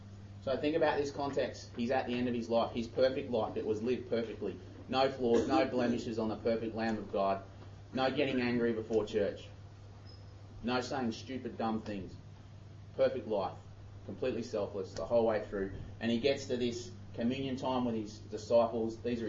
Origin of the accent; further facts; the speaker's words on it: Australia; I'm an Aussie ruler.